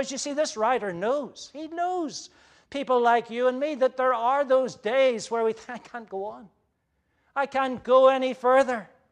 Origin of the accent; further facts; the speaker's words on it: Ireland; now in United States; When I was growing up in Ireland, we didn't do show and tell. That was an American thing. It never found its way across the Atlantic.